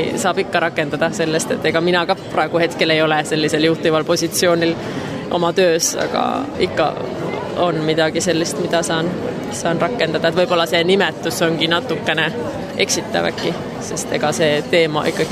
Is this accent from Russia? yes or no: no; Finland; Estonian is a second language; now in Estonia; ka teistmoodi kui minu kodumaal Soomes